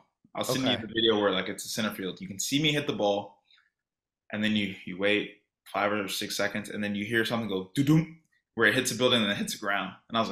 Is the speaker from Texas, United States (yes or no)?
yes; Sugar Land, Texas, United States; because we played Sugar Land. I'm from Sugar Land. I stayed home like another 3 days for the All-Star break.